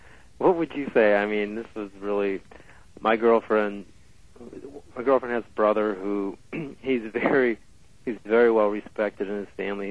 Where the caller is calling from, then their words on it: Howell, Michigan, United States; I'm calling from Howell, Michigan, which is it's close to Flint.